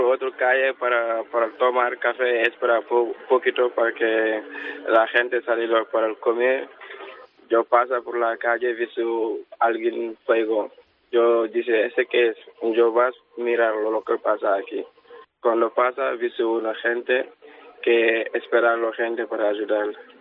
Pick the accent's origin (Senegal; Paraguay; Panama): Senegal; Spanish is a second language; now in Spain; Senegal. Sí, nacional de Senegal.